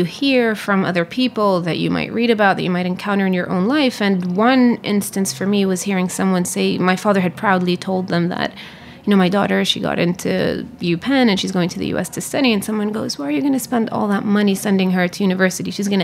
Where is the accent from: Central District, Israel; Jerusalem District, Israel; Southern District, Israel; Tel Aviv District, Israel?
Jerusalem District, Israel; Jerusalem; English is a second language; I was born there. My parents are actually not from Jerusalem. My mother is from the Triangle, which is in the center of the country, and she's a Muslim. My father is from the north, and he's a Christian.